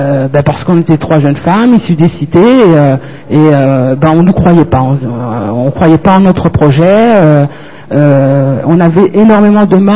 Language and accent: French; Sarcelles, Île-de-France, France; Moi, avant, je venais de Sarcelles